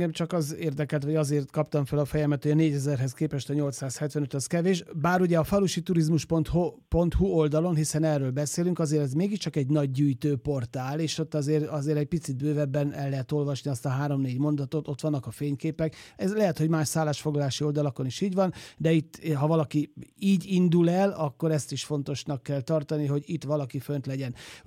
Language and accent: Hungarian; Zala, Hungary; én Zalai srác vagyok, ugye azonnal megnéztem Zala megyét